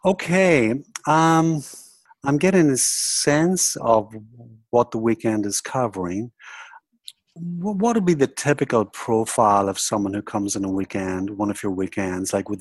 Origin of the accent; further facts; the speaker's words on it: Northern Ireland, United Kingdom; I'm from Northern Ireland myself. I've got big Donegal connections.